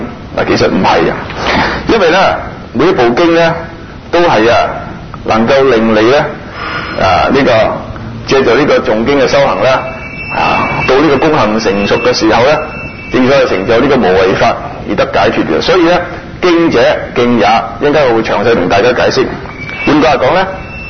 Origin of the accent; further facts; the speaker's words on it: Sha Tin, New Territories, Hong Kong; 昔日呢我喺童年嘅時候喺沙田呢未曾試過去聽過一日經